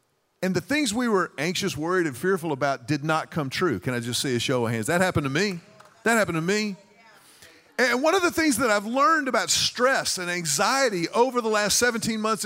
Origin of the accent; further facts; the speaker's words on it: Houston, Texas, United States; I grew up in Houston, Texas.